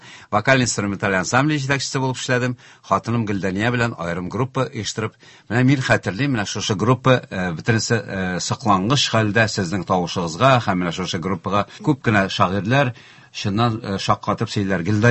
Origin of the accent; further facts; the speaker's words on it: Naberezhnye Chelny, Tatarstan, Russia; born there; Мин 60-нчы елның 11-нче гыйнварында Чаллыда тудым.